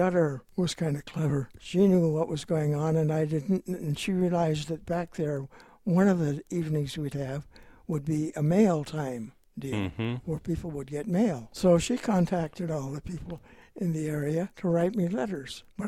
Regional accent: Grants Pass, Oregon, United States; I grew up in Grants Pass.

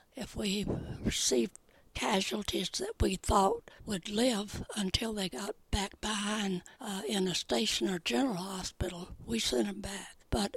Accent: Deep South, United States; And, of course, I was from the Deep South.

